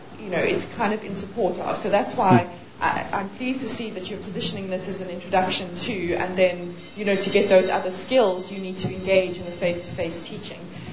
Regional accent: South Africa; I'm from South Africa.

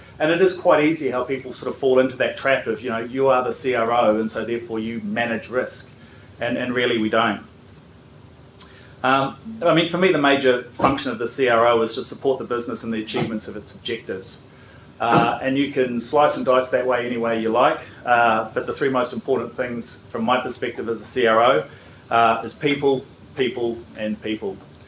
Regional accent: New Zealand; I'm a Kiwi

